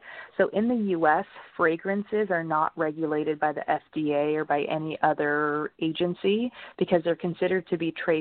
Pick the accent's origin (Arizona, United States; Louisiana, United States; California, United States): California, United States; So as you mentioned in my intro, I grew up in California and I absolutely love the outdoors.